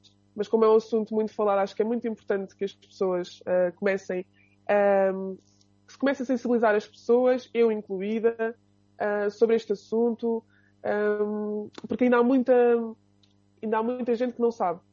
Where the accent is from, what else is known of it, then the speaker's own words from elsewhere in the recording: Azeitão, Setúbal, Portugal; now in Aveiro, Portugal; sou de Azeitão, que é uma terrinha perto de Setúbal. Vim parar a Aveiro porque tenho família em Ilhavo, tenho uma ligação com a cidade e decidi que queria estudar aqui.